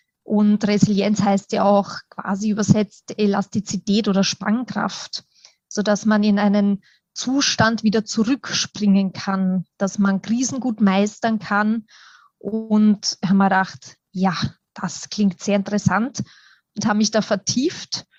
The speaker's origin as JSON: {"language": "German", "town": "Schwechat", "region": "Lower Austria", "country": "Austria", "said": "Und ich komme aus Schwechat, also im schönen Niederösterreich wohne ich."}